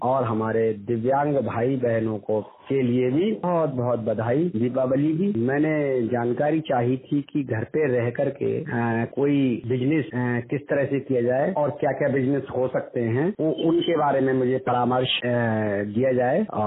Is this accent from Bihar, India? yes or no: no; Budaun, Uttar Pradesh, India; मैं डिस्ट्रिक्ट बदायूं से हूँ